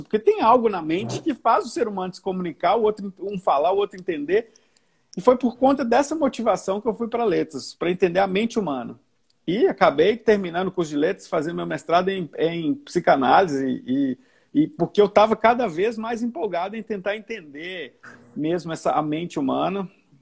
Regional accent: Minas Gerais, Brazil; moved away; Sou mineiro, moro no Rio Grande do Sul

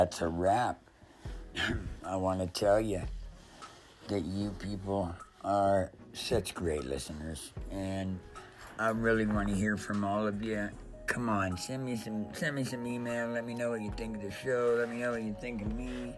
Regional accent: Los Angeles, California, United States; also born or lived in San Diego; I lived in San Diego for quite a while, and I grew up in Los Angeles, and I moved to San Diego

